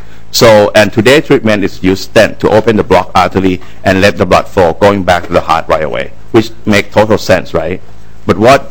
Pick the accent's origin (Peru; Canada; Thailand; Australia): Thailand; English is a second language; moved away as an adult; now in United States; I'm originally from Thailand. I grew up in Thailand. I came here for graduate school.